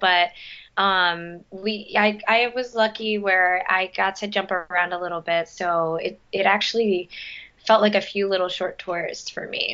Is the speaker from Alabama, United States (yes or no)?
no; New York City, New York, United States; Yep. Born and raised in New York City.